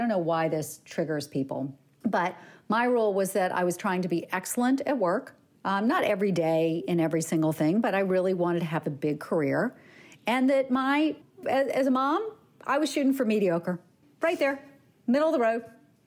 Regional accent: the South, United States; again, I grew up in the South.

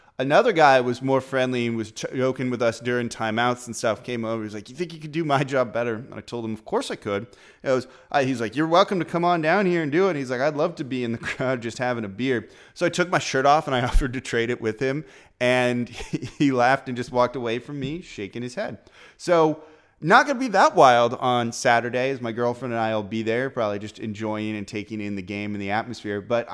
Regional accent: California, United States; I'm from California.

